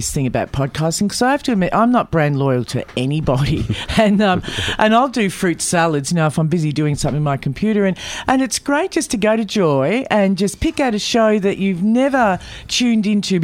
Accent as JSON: {"language": "English", "town": "Williamstown", "region": "Victoria", "country": "Australia", "tie": "born or raised there", "said": "I grew up in Williamstown, I've said that before"}